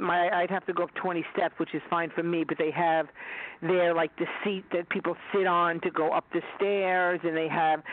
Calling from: Long Island, New York, United States; Long Island.

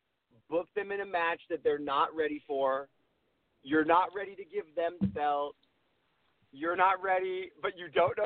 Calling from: Los Angeles, California, United States; Los Angeles.

